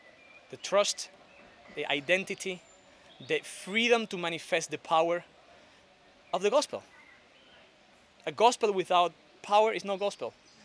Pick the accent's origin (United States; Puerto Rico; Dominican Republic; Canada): Dominican Republic; English is a second language; My background, I come from Dominican Republic